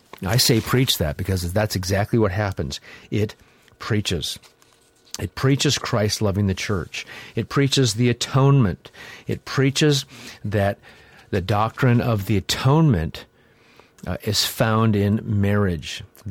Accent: Midwest, United States; they spoke like I remember people spoke when I grew up in the Midwest.

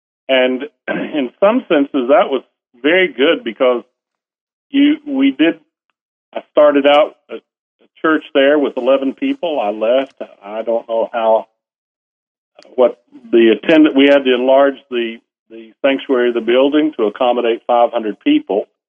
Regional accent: the South, United States; Listen to my accent. I am not the Earl of Blackburn. … I'm from the southern part of the United States.

